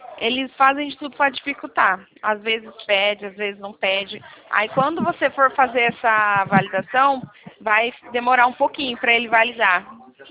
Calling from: Presidente Prudente, São Paulo, Brazil; Aqui de Prudente, Presidente Prudente.

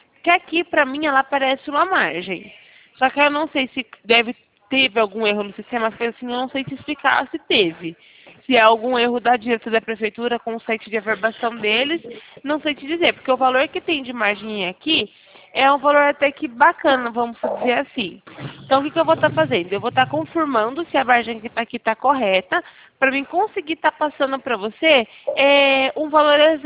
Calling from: Campinas, São Paulo, Brazil; aqui, na verdade, de Campinas, interior de São Paulo.

